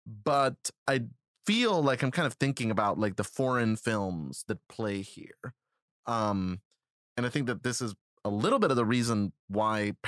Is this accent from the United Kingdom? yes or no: no; Costa Rica; now in United States; growing up in Costa Rica